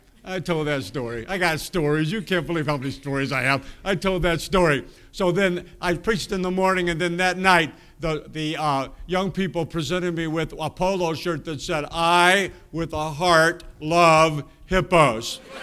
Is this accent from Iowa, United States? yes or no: no; Heber Springs, Arkansas, United States; I'm from Heber Springs, Arkansas. What is a Heber? Heber Springs. You say, where is that? It's just down the road from Toad Suck.